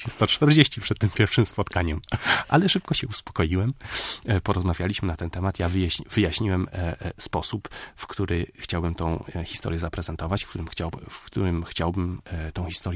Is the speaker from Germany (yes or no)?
yes; Germany; Polish is a second language; A że ja się wychowałem w Niemczech, no i mówię po polsku, ale nie mówię na tyle po polsku dobrze i nie piszę na tyle po polsku dobrze.